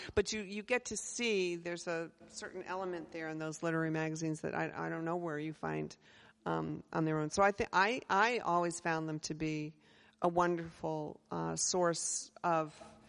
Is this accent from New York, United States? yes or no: no; Maine, United States; I'm very, very much from Maine. I'm so much from Maine that you will probably have to work hard to find somebody here before my ancestors were here.